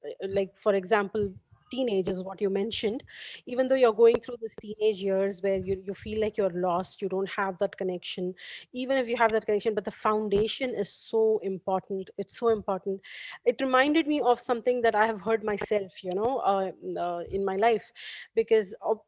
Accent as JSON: {"language": "English", "country": "India", "said": "I'm from India, so in India again, like, you know, there were a lot of distractions"}